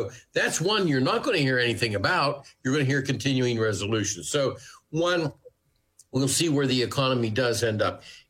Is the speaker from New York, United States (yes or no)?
no; Ohio, United States; I'm from Ohio. Wright-Patterson Air Force Base shut down over a drone.